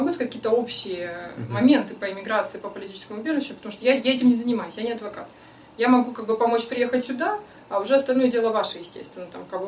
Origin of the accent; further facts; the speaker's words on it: Russia; я из России